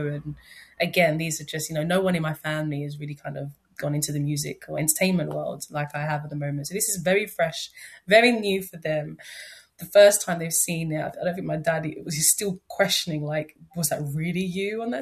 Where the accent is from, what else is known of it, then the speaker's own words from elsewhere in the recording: Nigeria; I'm originally from Nigeria